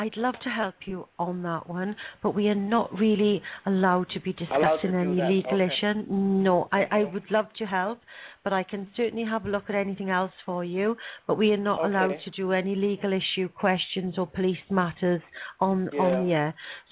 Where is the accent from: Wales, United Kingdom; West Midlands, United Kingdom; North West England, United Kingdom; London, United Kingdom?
Wales, United Kingdom; The roadshow is starting in South Wales, which is going to be very important to myself and Mike, as we are both Welsh, and we can't wait to take the roadshow to our homeland, if you like, of South Wales.